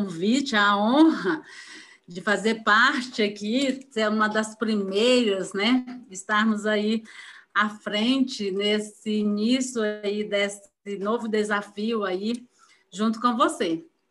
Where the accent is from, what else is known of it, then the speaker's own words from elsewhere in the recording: Tocantins, Brazil; fui para o Tocantins, que eu sou do Tocantins, que na época era Goiás